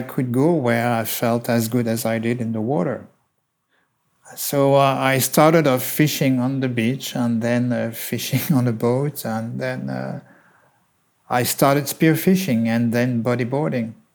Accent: Réunion; I was born in 77. I grew up on the West Coast, maybe because my mother is from mainland France. She wanted to be close to the beaches. And they were the cheapest place to buy land on the island in the 70s.

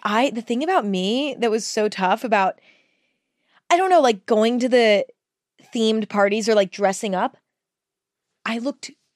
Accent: California, United States; because I grew up in California, but in Northern California, and it was so different.

